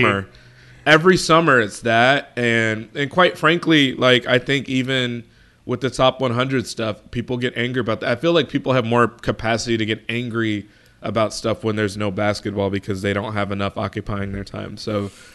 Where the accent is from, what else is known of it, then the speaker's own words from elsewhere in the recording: Chicago, Illinois, United States; Candace Parker, Chicago, so, you know, my hometown team.